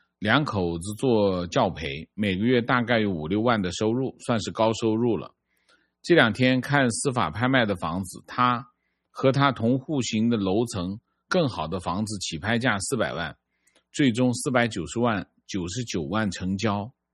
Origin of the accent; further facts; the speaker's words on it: Guangdong, China; 我老家广东四县现在房价普遍要8000，我家14年买的房当时只要4000